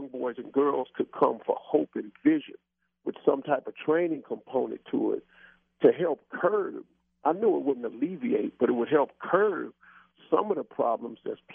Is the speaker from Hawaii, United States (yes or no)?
no; Cleveland, Ohio, United States; I mentioned that I was from Cleveland, and they were very receptive because they want to do something with these inner cities.